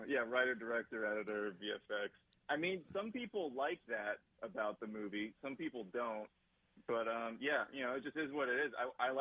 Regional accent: Indianapolis, Indiana, United States; also born or lived in Las Vegas; Well, yeah, so I grew up in Indianapolis.

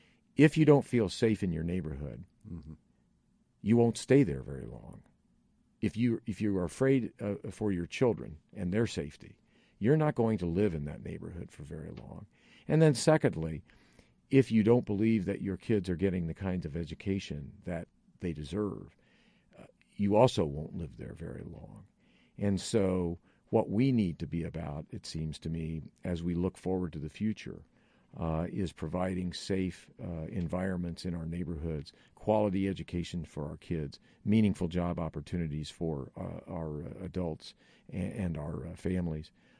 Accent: Rushville, Indiana, United States; now in Indianapolis, United States; So while I was born and raised in Rushville, Indianapolis has certainly been my home for well over 30 years

